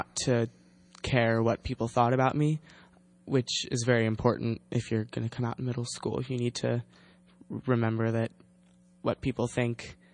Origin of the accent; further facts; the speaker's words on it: Kenwood, California, United States; I grew up in Kenwood.